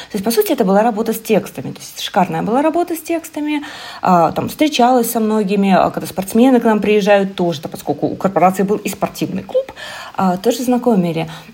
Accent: Minsk, Belarus; Причем поставили ее в моем родном городе Минске.

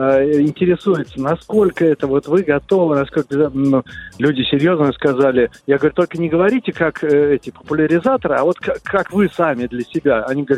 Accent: Moscow, Russia; Видите, мы с вами, москвичи, дрессированные.

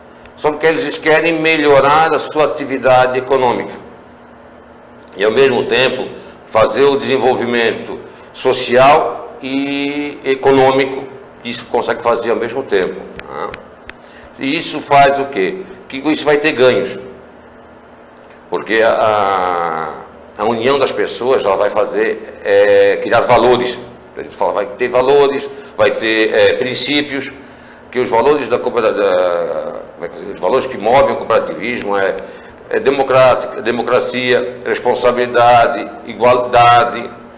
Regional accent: Nova Trento, Santa Catarina, Brazil; eu sou natural de Nova Trento

